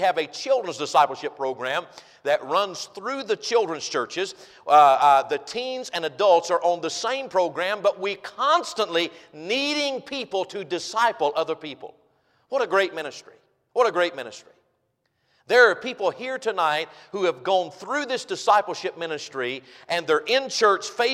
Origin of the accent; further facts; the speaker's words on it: United States; I am glad. I am proud. I am happy that I'm an American. And I'm glad I'm in this country, friends.